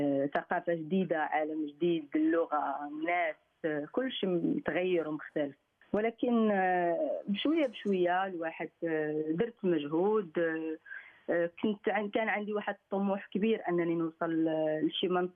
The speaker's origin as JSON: {"language": "Arabic", "country": "Morocco", "lives_now": "Italy", "said": "المغرب بلدي الأول، إيطاليا بلدي الثاني، عندي الجنسيتين ولكن أنا مغربية، وكان نفتخر بمغربيتي ومندمجة مع هاد الناس."}